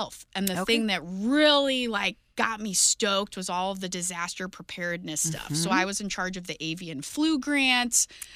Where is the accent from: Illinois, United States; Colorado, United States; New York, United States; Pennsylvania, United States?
Colorado, United States; Like I grew up in Jeffco.